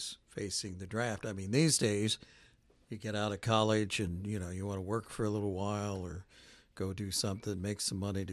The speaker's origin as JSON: {"language": "English", "town": "St. Charles", "region": "Missouri", "country": "United States", "tie": "born or raised there", "said": "I grew up in St. Charles, Missouri, which is a suburb of St. Louis."}